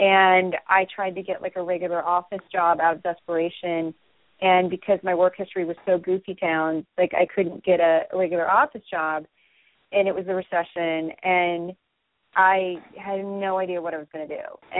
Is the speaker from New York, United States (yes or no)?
yes; New York, United States; I thought, well, I'm not from another country. I'm from New York.